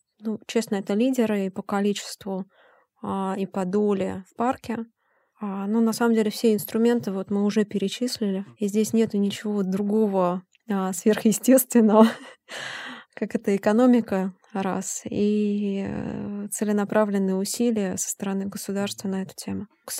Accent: Saint Petersburg, Russia; я просто исторически из Питера, поэтому я тот человек, который любит 3 часа кататься по набережным

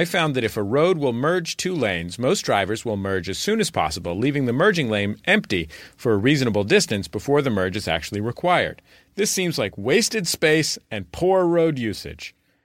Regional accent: United Kingdom; I'm a Brit.

